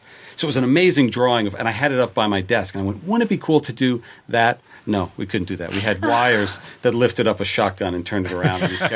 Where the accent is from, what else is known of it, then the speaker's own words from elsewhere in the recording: New Jersey, United States; moved away as an adult; now in Los Angeles, United States; Growing up in New Jersey, I had come to L.A. maybe once or twice. Gone to Disneyland, gone to Universal Studios.